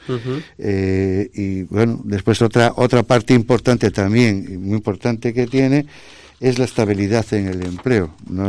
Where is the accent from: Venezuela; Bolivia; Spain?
Spain; Pontevedra, Galicia; salvo para los que somos de Pontevedra, de saber llegar a determinados puntos